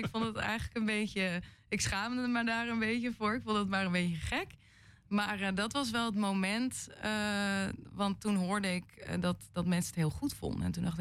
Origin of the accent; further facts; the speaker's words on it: Hem, North Holland, Netherlands; Ik ben opgegroeid in Hem. Dus ik zat op de Hemschool.